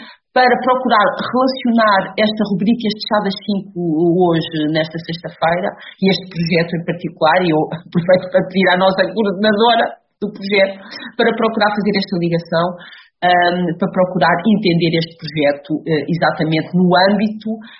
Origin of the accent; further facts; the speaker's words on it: Fermentelos, Aveiro, Portugal; now in Berlin, Germany; sou de Formentelos, originalmente, estou baseada em Berlim, onde vivo